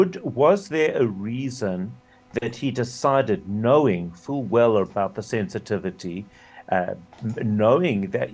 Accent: South Africa; maybe as a South African, I just absolutely recoil from even that type of language.

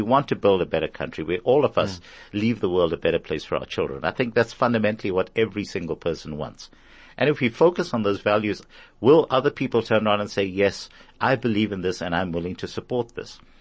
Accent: Durban, KwaZulu-Natal, South Africa; moved away as an adult; My background is that, well, I'm Durban born and bred.

